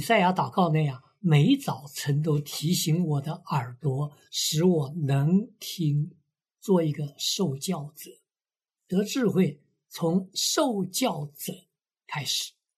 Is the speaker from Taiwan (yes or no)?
no; China; 我们中国人常说，有些人听话是耳旁风